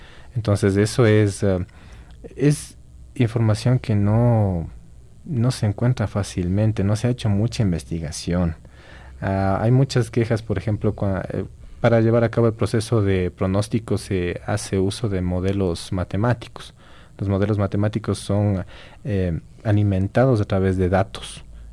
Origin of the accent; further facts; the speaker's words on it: Ecuador; Y ahí debe haber un compromiso de nosotros como ecuatorianos de hacer investigación aquí.